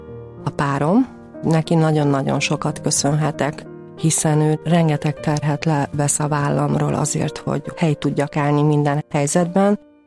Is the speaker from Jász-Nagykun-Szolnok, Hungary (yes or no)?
no; Tuzsér, Szabolcs-Szatmár-Bereg, Hungary; Szabolcs megye egyik kis településéről származom, Tuzsér falujából. 7 gyerekes családban nőttem föl, cigánytelepen.